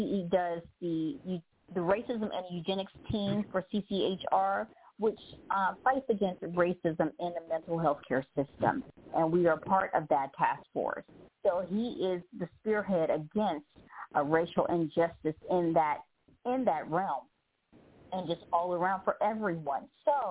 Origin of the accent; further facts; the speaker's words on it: Memphis, Tennessee, United States; My hometown of Memphis, Tennessee